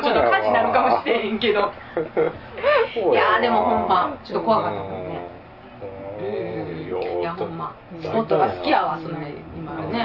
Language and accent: Japanese; Iwate, Japan; ま、私あの出身が岩手なんよね。